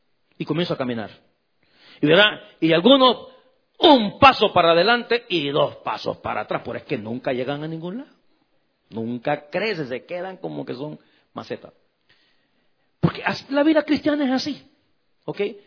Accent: El Salvador; allá en mi país, en El Salvador.

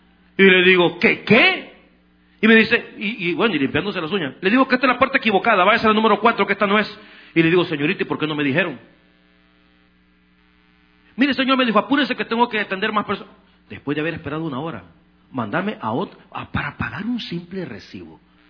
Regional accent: El Salvador; Perdóneme, yo soy salvatrucha, pero en mi país o en México es una desgracia.

